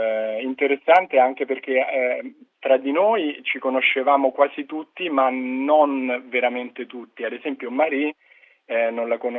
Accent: Rome, Lazio, Italy; Ad esempio io, che sono italiano, vengo da Roma, faccio fatica a immaginare la stessa cosa ad esempio in un conservatorio italiano

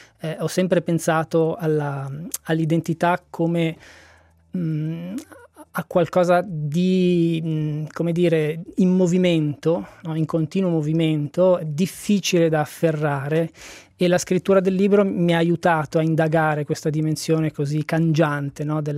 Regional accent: Ticino, Switzerland; accent: dialect; moved away as an adult; fino a 18 anni io ho vissuto nell'Alto Malcantone, quindi una vita normale come quella di tanti bambini dell'Alto Malcantone, quindi il dialetto, quindi la vita di paese, la chiesa, la scuola

